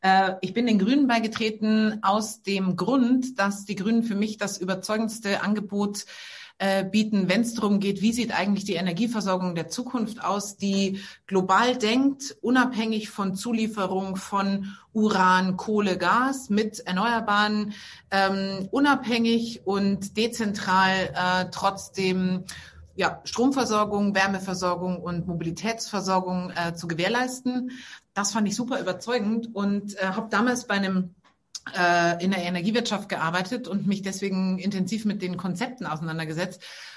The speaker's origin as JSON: {"language": "German", "region": "Bavaria", "country": "Germany", "tie": "born or raised there", "said": "Also zur Politik bin ich gekommen, weil ich Jugendliche war in Bayern. Ich bin in Bayern groß geworden"}